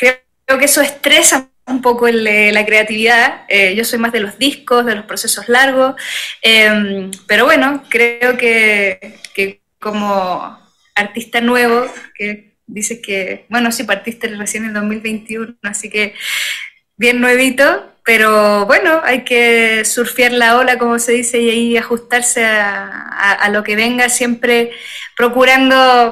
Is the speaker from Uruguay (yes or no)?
no; Chile; moved away; habla del sur, que es de donde yo vengo, al sur del mundo, Chile. Y claro, luego de casi 4 años viviendo acá